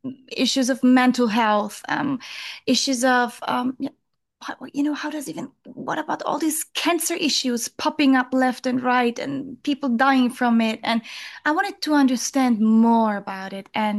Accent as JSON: {"language": "English", "country": "Germany", "tie": "born or raised there", "said": "I was born in Germany on a farm"}